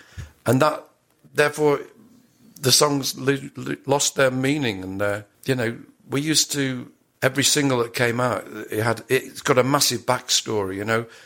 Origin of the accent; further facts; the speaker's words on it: Sheffield, Yorkshire and the Humber, United Kingdom; I grew up in Sheffield.